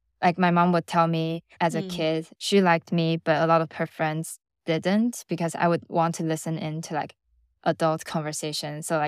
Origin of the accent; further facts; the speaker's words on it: Taichung, Taiwan; So the city I grew up in is called Taichung. It's the second biggest one in Taiwan. And I live with my parents, one of my grandma.